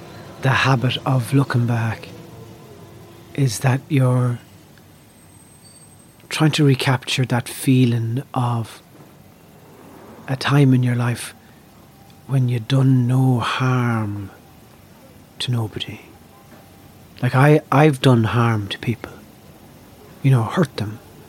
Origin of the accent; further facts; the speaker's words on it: Ireland; I have a very strong sense of myself as an Irish performer